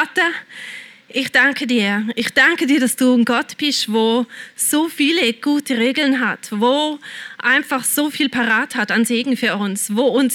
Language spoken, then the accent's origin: German; Germany; ich komme aus Deutschland und wir haben natürlich eine schlimme Geschichte hinter uns